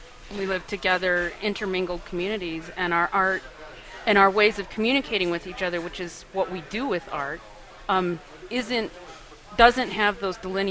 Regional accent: United States; I'm American. For better or worse, I am an American.

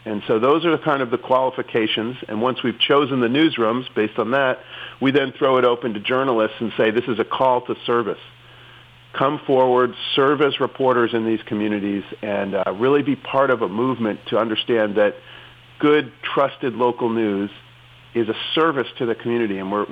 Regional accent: Boston, Massachusetts, United States; I'm from Boston, so that was where I always wanted to work.

